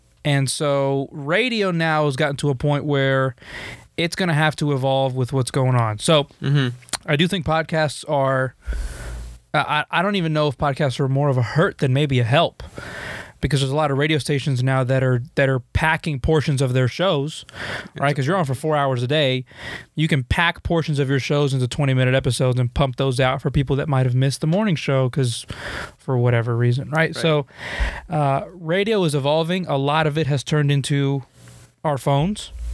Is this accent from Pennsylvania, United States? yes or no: no; Nashville, Tennessee, United States; Well, I mentioned I was from Nashville, so... Being from there and just being surrounded by country music